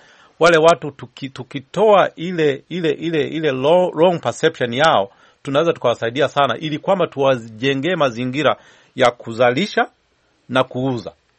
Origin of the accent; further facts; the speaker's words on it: Mwanza, Tanzania; mimi nimekulia huko Mwanza kule